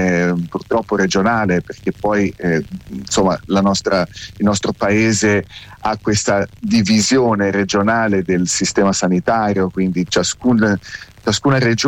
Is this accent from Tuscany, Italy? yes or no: yes; Tuscany, Italy; se noi siamo toscani